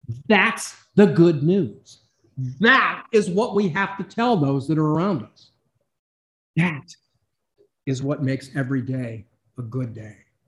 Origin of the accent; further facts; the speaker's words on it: Pittsburgh, Pennsylvania, United States; I grew up not in Michigan, but I grew up in Pennsylvania. And I was born and raised in the city of Pittsburgh.